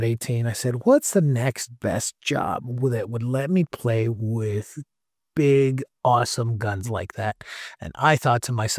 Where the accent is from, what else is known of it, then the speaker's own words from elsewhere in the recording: Los Angeles, California, United States; because I grew up in East LA. There's a lot of guns in East